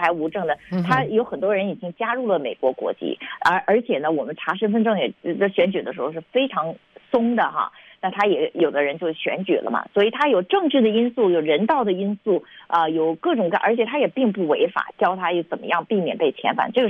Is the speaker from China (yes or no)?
yes; China; now in United States; 那我是一个中国土生土长的一个中国人，跑到这里当了检察官